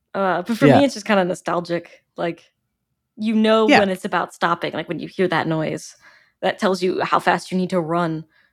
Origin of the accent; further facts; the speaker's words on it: New York, United States; For me, as a New Yorker, I guess I'll be screeching if the subway's late.